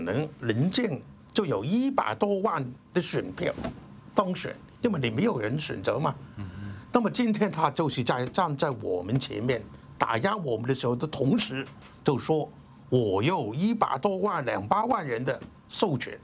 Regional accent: Hong Kong; 这个中央政府给我们香港人的一个非常庄严的一个承诺

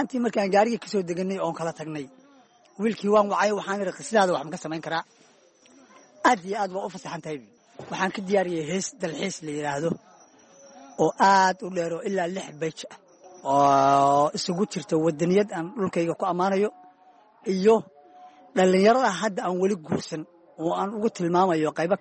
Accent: Cawdaq, Galmudug, Somalia; born there; also born or lived in Lower Juba; aniga waxaan ku dhashay gobolka Galgaduud gaar ahaan degmada Cawdaq

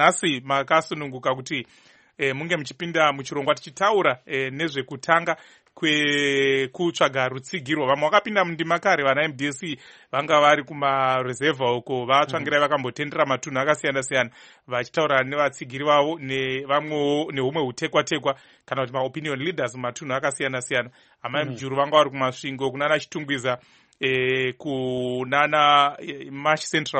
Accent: Marondera, Mashonaland East, Zimbabwe; I hail from Marondera, that's my constituent.

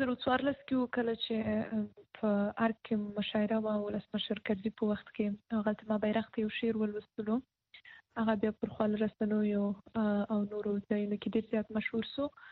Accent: Paktia, Afghanistan; also born or lived in Kabul; زه د پکتیا ولایت یم

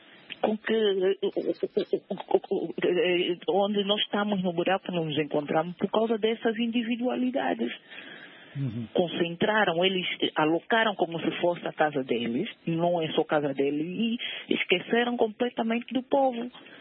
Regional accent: Malanje, Angola; Olha, eu sou de Malange, me falaram, lá em Malange tem, olha, meninos de rua há demais.

